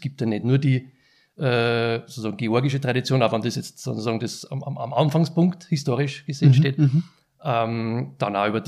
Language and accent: German; Ybbs an der Donau, Lower Austria, Austria; Ich bin aus Ybbs an der Donau und bin dort seit knapp 10 Jahren als Weinimporteur tätig.